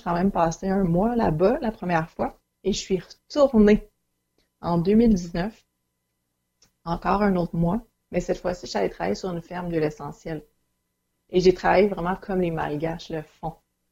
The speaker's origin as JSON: {"language": "French", "region": "Quebec", "country": "Canada", "said": "Donc, voilà, je viens de la Rive-Nord."}